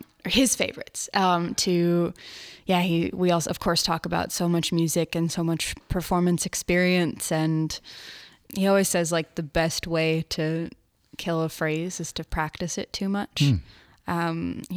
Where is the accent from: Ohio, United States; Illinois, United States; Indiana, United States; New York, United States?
Indiana, United States; Bloomington; And I usually just say I'm from Bloomington because it's the place that I feel the most connected to, because I have so many musical memories there.